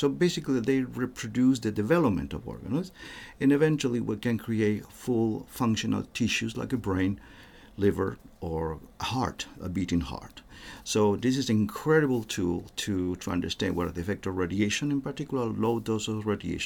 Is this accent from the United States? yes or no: no; Argentina; born there; English is a second language; I was born in Argentina, and I got my degree as MD, medical doctor